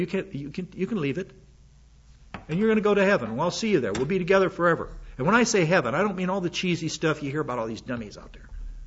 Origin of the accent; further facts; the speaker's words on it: South Dakota, United States; I'm not a native Oklahoman. I feel like one, but I'm not. I'm from South Dakota.